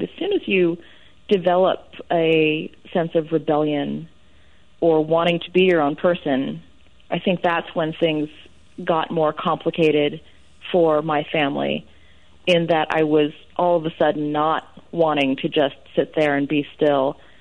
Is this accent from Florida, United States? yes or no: no; San Francisco, California, United States; I grew up in San Francisco, and we did not live in a Chinese part of town, even though we went to Chinatown on the weekends